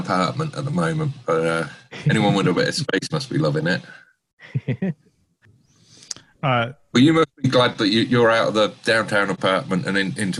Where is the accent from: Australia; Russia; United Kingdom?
United Kingdom; England; moved away as an adult; now in Reno, United States; Well, I'm a English guy. I've been in Reno for about 5 years now. I was an archaeologist over in England and Ireland for 15 years before coming here.